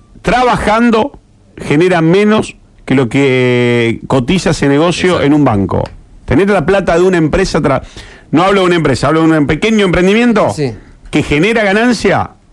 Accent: Esperanza, Santa Fe, Argentina; que soy de Esperanza

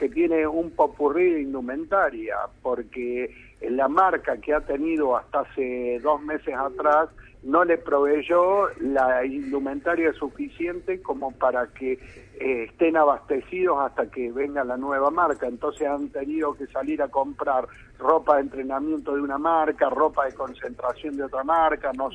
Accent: Córdoba, Argentina; Yo soy de Córdoba y estoy muy arraigado a mi ciudad

